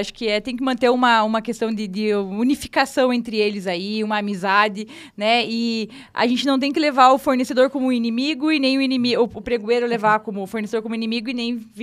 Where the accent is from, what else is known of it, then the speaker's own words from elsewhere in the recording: Francisco Beltrão, Paraná, Brazil; Francisco Beltrão.